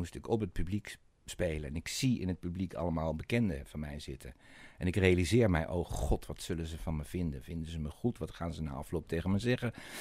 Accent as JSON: {"language": "Dutch", "town": "Roermond", "region": "Limburg", "country": "Netherlands", "tie": "born or raised there", "said": "Op enig moment ben ik in mijn leven teruggegaan naar mijn geboortestad Roermond."}